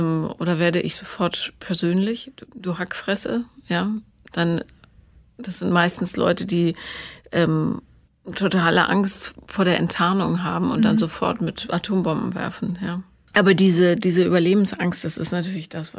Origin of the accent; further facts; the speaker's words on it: Bonn, North Rhine-Westphalia, Germany; weil ich bin ja in Bonn aufgewachsen